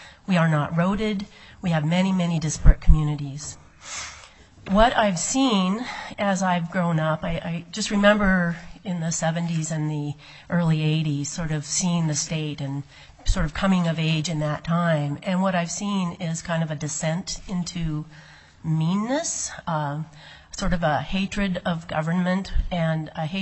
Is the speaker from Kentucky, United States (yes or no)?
no; Alaska, United States; I was born and raised in Alaska. My parents were born and raised in Alaska. My grandparents were raised in Alaska. I have been here my entire life.